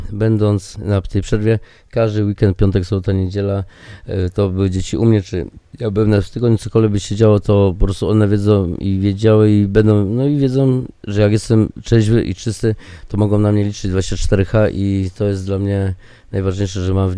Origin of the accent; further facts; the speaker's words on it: Jelenia Góra, Lower Silesian Voivodeship, Poland; akurat ja pochodzę z Jeleniej Góry, pod Karpaczem tam jeszcze